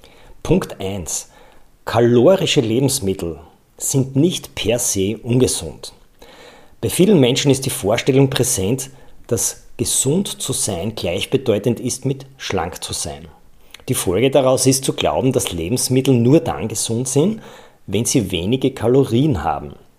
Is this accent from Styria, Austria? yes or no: yes; Styria, Austria; Bei uns in der Steiermark ist es das Kernödel zum Beispiel.